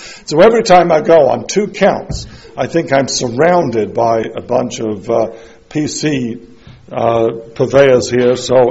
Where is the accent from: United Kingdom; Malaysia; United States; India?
United Kingdom; England; When I grew up in England, but I remember in the 1950s